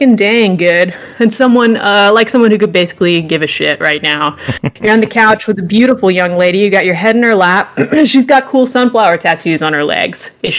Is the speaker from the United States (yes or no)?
yes; Florida, United States; I may be mispronouncing that. I am from Florida.